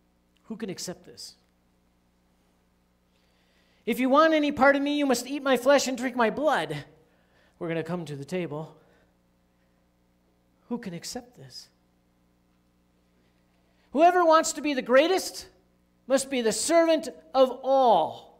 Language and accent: English; Pennsylvania, United States; also born or lived in Michigan / Colorado; When I grew up in Pennsylvania, we said a lot of things about West Virginians.